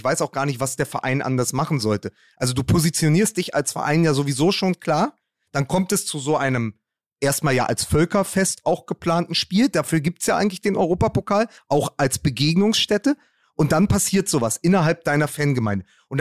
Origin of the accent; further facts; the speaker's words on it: Spandau, Berlin, Germany; Spandau, hörst du da, wo ich herkomme, da hörst du das immer noch auf den Plätzen.